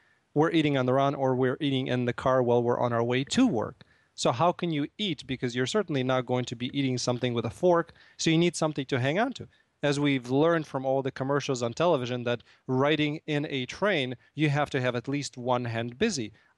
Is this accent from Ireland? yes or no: no; Russia; I grew up in Russia, where the staple of nutrition was potato and chicken